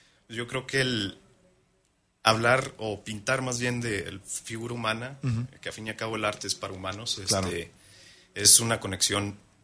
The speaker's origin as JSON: {"language": "Spanish", "region": "Chihuahua", "country": "Mexico", "tie": "born there", "lives_now": "Querétaro, Mexico", "said": "Nací en Chihuahua, muy norteño."}